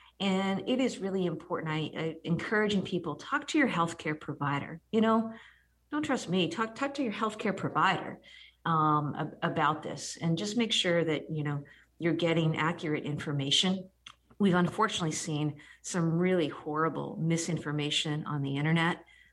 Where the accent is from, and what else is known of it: New Hampshire, United States; born or raised there